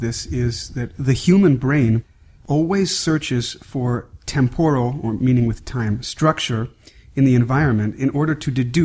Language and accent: English; United States; And I should point out here, as an American, we don't use this phrase at all.